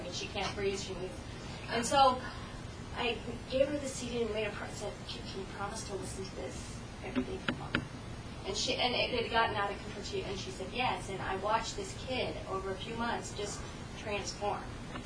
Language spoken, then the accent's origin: English; Rapid City, South Dakota, United States; also born or lived in Singapore; I just recently relocated 2 weeks ago back to my hometown of Rapid City, South Dakota, in Black Hills, after 17 years away, the last 12 overseas, and I just moved after 3 years in Singapore.